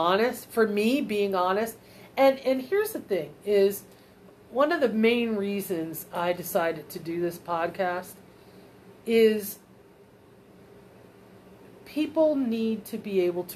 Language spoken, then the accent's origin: English; Pennsylvania, United States; moved away as an adult; And I was born and raised in the North. I was 3 months shy of 40 when I moved down here. That's 40 years in the North. And I love my upbringing. I love my northern roots. I love everything about it. I was born in Pennsylvania.